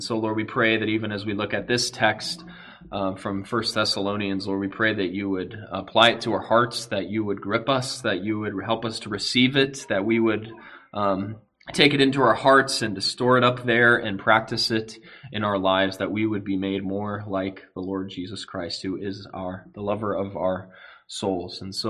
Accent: Phoenix, Arizona, United States; as Meg and I are headed back to Phoenix, my hometown, to spend some time with my parents and two brothers who we haven't seen since our wedding

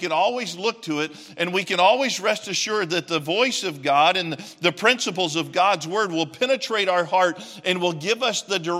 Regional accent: Clarksville, United States; I'm back in Clarksville, my hometown, last summer.

